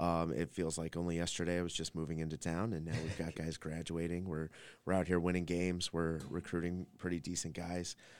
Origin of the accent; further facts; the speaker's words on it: Las Vegas, Nevada, United States; So I grew up in Las Vegas, Nevada.